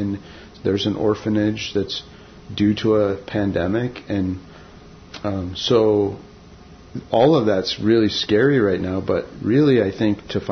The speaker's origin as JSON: {"language": "English", "region": "Alaska", "country": "United States", "tie": "born or raised there", "said": "all stems from what I learned growing up in Yupik culture, because everything from the time that Western culture came was framed by epidemics"}